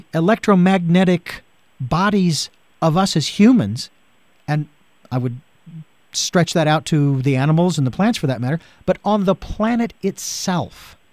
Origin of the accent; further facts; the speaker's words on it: Phoenix, Arizona, United States; Of course, I'm from Phoenix, and anything down below 70 degrees, I love.